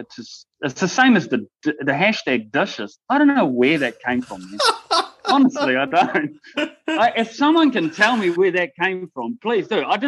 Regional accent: Netherlands; because I'm from Holland, like Europe

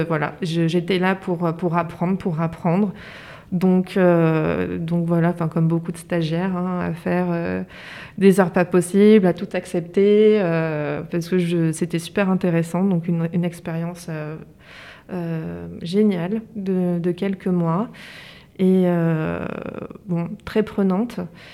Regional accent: Valence, Auvergne-Rhône-Alpes, France; J'ai fait mes études à Lyon Et donc, je suis native de Valence.

